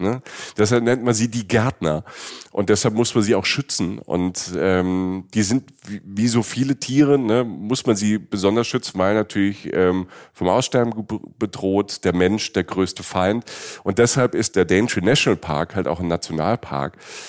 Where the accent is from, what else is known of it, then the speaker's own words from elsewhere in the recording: Southern Germany, Germany; Ich komme ja auch aus Süddeutschland.